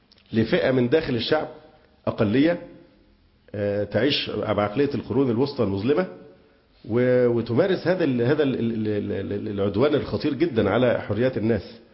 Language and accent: Arabic; Egypt; باعتبارنا مصريين ولنا حق المواطنة